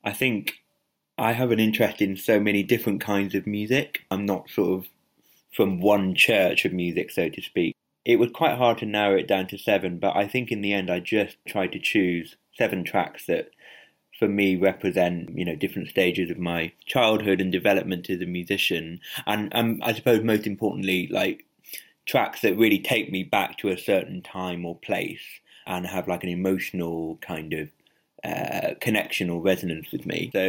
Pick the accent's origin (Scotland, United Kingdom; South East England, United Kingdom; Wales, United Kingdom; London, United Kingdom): Wales, United Kingdom; I grew up in South Wales and a very happy childhood.